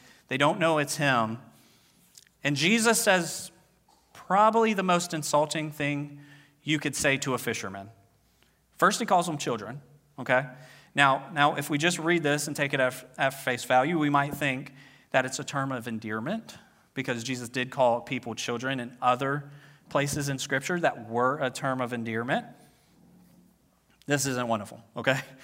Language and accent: English; Virginia, United States; Now, I grew up on the eastern part of Virginia. I grew up near the Chesapeake Bay, and I knew a lot of fishermen.